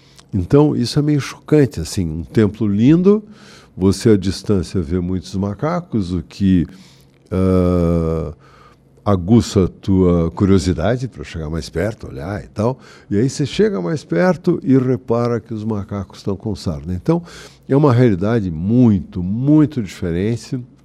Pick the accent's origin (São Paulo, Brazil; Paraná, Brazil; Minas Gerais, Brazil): Paraná, Brazil; Tanto os nepales como nós paranaenses destruímos boa parte da nossa natureza.